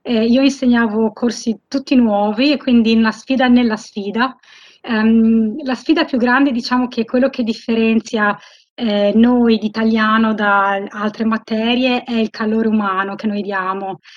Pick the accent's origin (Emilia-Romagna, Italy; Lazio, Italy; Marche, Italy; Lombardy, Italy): Emilia-Romagna, Italy; Modena; also born or lived in Sydney; now in Perth, Australia; sono arrivata nel 2004, io sono di Modena e sono arrivata qui con il mio compagno e abbiamo vissuto a Sydney, in New South Wales, per 12 anni e poi ci siamo trasferiti nel 2016 a Perth, in Western Australia.